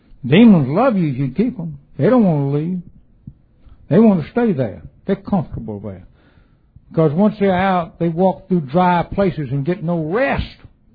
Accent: Alabama, United States; I was raised in Alabama, and there was a man who lived down the road from us who was a sorcerer called a hoodoo.

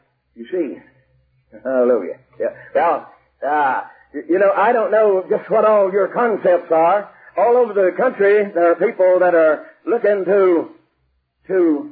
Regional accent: Texas, United States; I was raised over here in East Texas, and we got grass burrs over.

